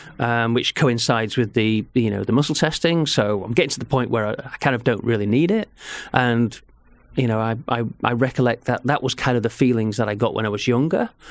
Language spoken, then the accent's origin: English; Leeds, Yorkshire and the Humber, United Kingdom; I was in Leeds.